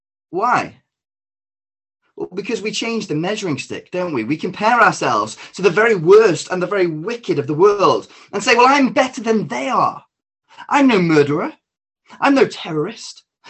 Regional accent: Stockport, North West England, United Kingdom; I'm born and raised in Stockport. My family are all from Greater Manchester

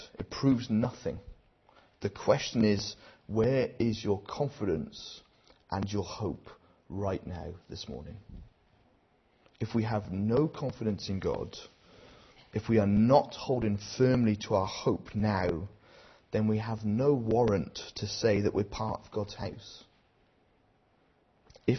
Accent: Wales, United Kingdom; I am Welsh, even though I can't pronounce it, just to clarify.

